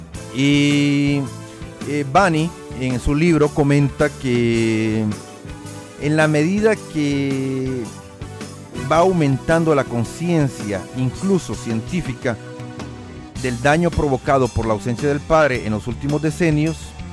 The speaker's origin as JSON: {"language": "Spanish", "country": "El Salvador", "said": "En mi país, El Salvador"}